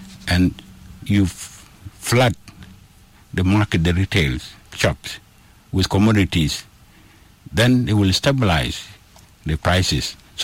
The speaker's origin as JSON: {"language": "English", "region": "Upper Nile", "country": "South Sudan", "said": "I come from Upper Nile."}